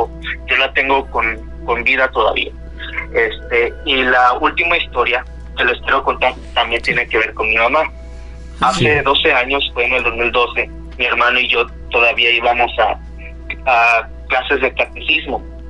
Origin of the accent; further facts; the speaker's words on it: Ciudad Mante, Tamaulipas, Mexico; Las personas que somos de Ciudad Mante sabemos que no hay tren en la ciudad desde hace más de 20 años.